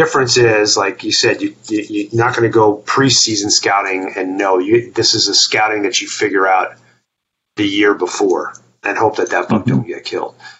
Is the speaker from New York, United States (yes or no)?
yes; New York, United States; was primarily a whitetail hunter when I was a kid because I grew up in New York.